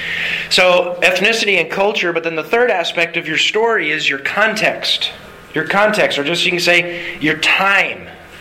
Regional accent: Alaska, United States; moved away; also born or lived in South Louisiana / North Louisiana; Well, I grew up here in Alaska and then I moved to South Louisiana. There's a little bit of a difference between those two things. And I moved from South Louisiana to North Louisiana.

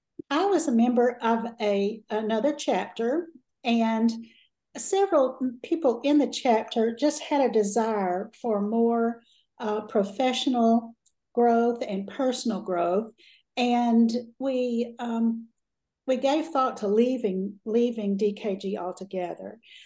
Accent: Alabama, United States; from Alabama.

